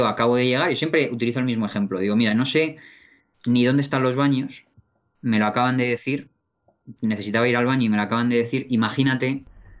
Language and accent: Spanish; Madrid, Community of Madrid, Spain; Yo soy de Madrid, aunque ya uno pierde su lugar de origen cuando viaja tanto